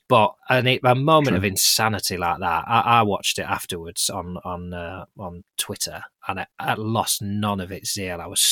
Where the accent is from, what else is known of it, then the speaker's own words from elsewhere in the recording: Liverpool, North West England, United Kingdom; I did live up north. And I do have dark hair. I'm from Liverpool, not Manchester.